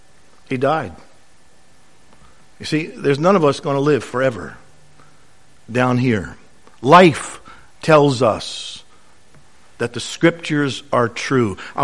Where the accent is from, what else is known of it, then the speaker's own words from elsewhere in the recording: New Jersey, United States; born there; now in Virginia, United States; 1967, my wife and I moved from New Jersey. I don't normally admit to that, but not moving away, but that I was born there, only because my father was temporarily living up there.